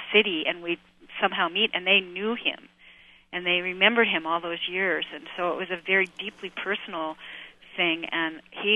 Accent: Idaho, United States; I mean, you know, I've met people, I'm from Idaho, and I've met people

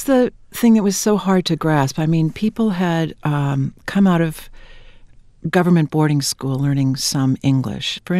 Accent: Wahpeton, North Dakota, United States; No, I grew up in Wahpeton, North Dakota.

